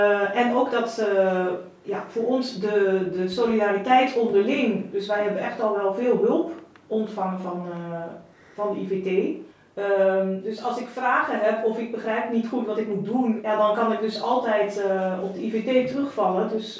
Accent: Netherlands; Ik ben afkomstig uit Nederland, maar dat hoor je direct.

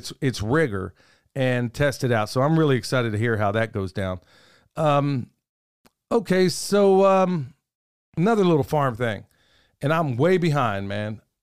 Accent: Oklahoma, United States; where I grew up in Oklahoma, you know, the white people thought you were black and the black people didn't think you were black enough if you spoke well.

